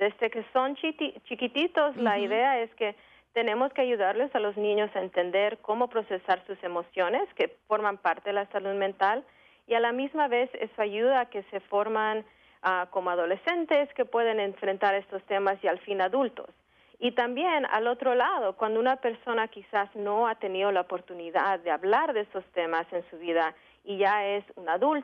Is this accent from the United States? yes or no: yes; Virginia, United States; also born or lived in Sucre, Bolivia; originalmente yo soy de Bolivia, nací en Sucre, Bolivia, y vine a los Estados Unidos cuando era muy chiquitita. Entonces he crecido acá en los Estados Unidos y he vivido todo el tiempo acá en Virginia.